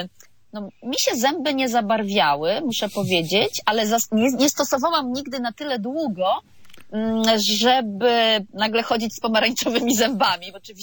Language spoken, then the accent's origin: Polish; Gdańsk, Pomeranian Voivodeship, Poland; ja też przecież jestem z Pomorza, z Gdańska, dużo wilgoci